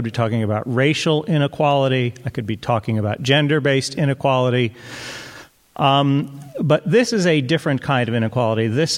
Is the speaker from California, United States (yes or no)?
yes; Los Angeles, California, United States; I grew up in Los Angeles, but strangely, this is the first time in my life, in my 55 years, where I have ever been to Santa Barbara.